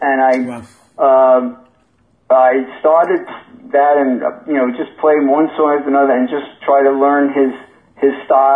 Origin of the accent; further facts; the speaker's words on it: Levittown, United States; I had my best times in growing up in Levittown.